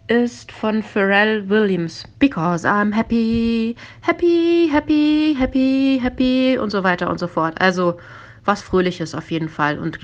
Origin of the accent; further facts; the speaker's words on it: Rösrath, North Rhine-Westphalia, Germany; aktuell mit 48 Jahren Lebenserfahrung ausgestattet. Ich komme aus Rösrath, das liegt 20 Kilometer östlich von Köln.